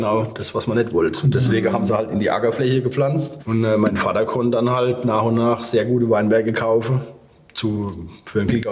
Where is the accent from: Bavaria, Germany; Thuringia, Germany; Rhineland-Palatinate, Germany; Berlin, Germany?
Rhineland-Palatinate, Germany; Schweigen; accent: Schweigen dialect; unser Schweigener Dialekt jetzt anders ist wie der Landauer oder so